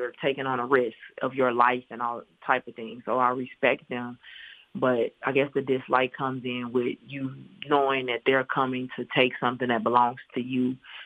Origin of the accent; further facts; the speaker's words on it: Gary, Indiana, United States; Well, I grew up in Gary, Indiana. I used to be a cheerleader at Roosevelt High School when I was like 13, 14 years old.